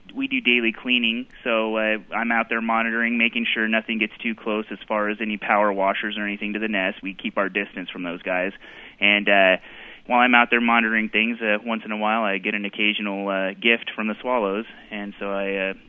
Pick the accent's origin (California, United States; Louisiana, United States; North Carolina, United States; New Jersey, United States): California, United States; because growing up in Orange County, I did get a chance several times as a kid to go to the mission